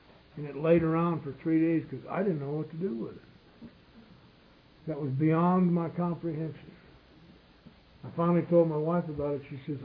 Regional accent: Colorado, United States; Hey, I come from Colorado, the Mecca, the big book AA.

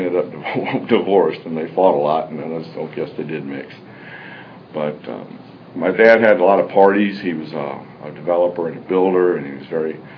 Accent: Cleveland, Ohio, United States; born there; You know, I was born in Cleveland, Ohio. Pretty good, you know, really good family.

